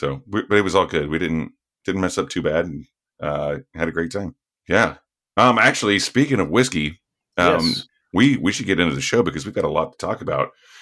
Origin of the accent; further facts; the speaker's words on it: Lone Wolf, Oklahoma, United States; I'm from Lone Wolf, Oklahoma, and the Coyotes are our mascot. So it's basically named after our high school football team.